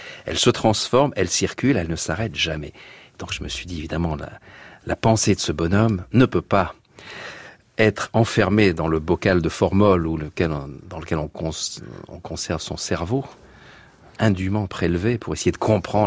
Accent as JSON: {"language": "French", "town": "Nice", "region": "Provence-Alpes-Côte d'Azur", "country": "France", "tie": "born there", "said": "Non, je suis français, je suis né à Nice, mais ma famille est d'origine belge."}